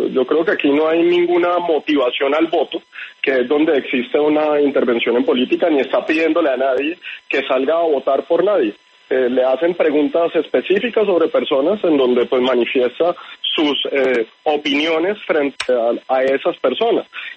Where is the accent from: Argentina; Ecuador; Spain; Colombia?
Colombia